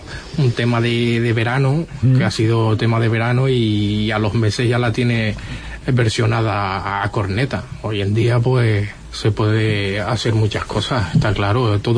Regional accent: Castellón de la Plana, Valencian Community, Spain; y yo que soy canario, del Grau de Castellón.

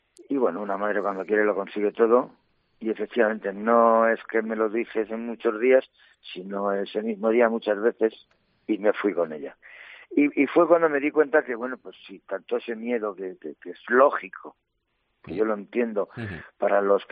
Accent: Socuéllamos, Castilla-La Mancha, Spain; now in Burgos, Spain; Yo a Burgos llevo 46 años aquí en Burgos, lógicamente conozco más gente aquí que en mi tierra, pero lo que tengo muy claro, mis raíces están donde están, mis raíces son socuellaminas

